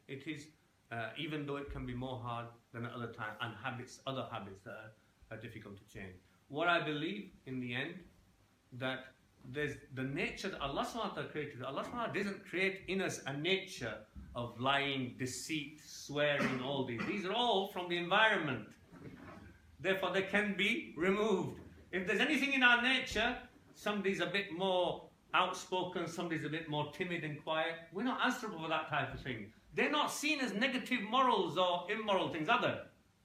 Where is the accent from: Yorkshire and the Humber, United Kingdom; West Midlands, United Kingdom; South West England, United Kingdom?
Yorkshire and the Humber, United Kingdom; being a Yorkshire lad, and Yorkshire lads also swear like other lads do, left, right and centre